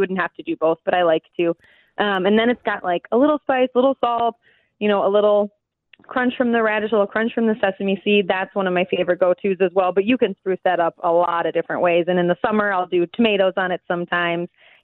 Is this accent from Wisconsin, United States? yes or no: yes; Madison, Wisconsin, United States; I am from Wisconsin. I'm from the Madison area. I'm a farmer, so I love local food.